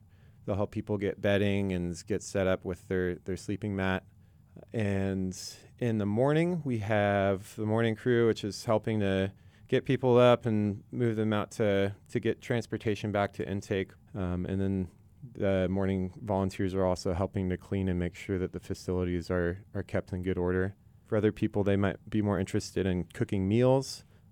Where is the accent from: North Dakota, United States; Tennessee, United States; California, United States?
California, United States; Chico; I grew up in Chico, and I've met so many amazing people through volunteering.